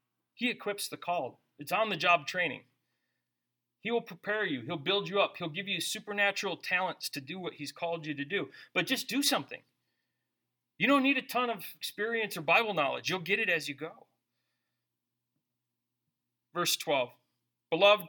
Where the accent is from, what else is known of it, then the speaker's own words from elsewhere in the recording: United States; I'm an American.